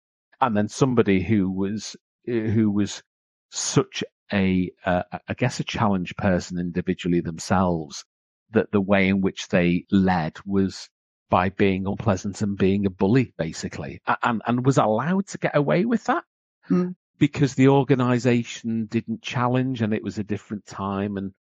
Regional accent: Liverpool, North West England, United Kingdom; So I grew up in Liverpool.

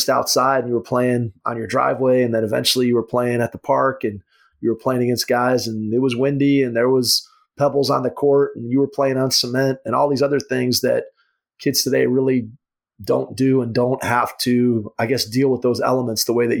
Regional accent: Strongsville, Ohio, United States; I grew up in Strongsville, Ohio.

